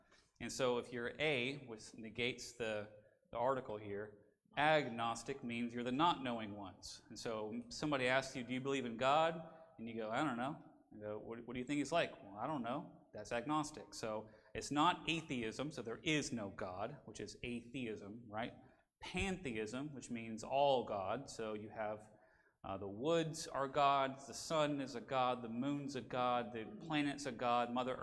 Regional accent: Virginia, United States; And then if I'm driving someone from around here, Florida, wherever else, and I go, I'm from Virginia.

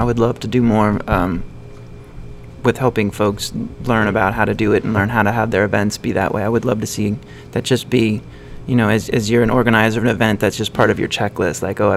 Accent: Brecksville, Ohio, United States; growing up in Brecksville is sort of like almost in the middle of Cleveland and Akron.

